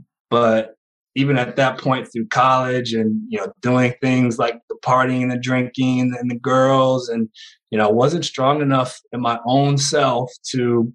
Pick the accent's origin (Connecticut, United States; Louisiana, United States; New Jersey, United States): Connecticut, United States; Bridgeport; now in Omaha, United States; I'm from the East Coast originally. And so I was actually born in Connecticut and, you know, and born in Bridgeport, Connecticut, and beautiful upbringing